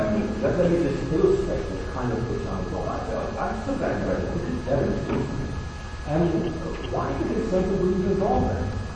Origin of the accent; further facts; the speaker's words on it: Northern Ireland, United Kingdom; I grew up in Bourne, and I was studying the sciences, and Northern Ireland back in the late 60s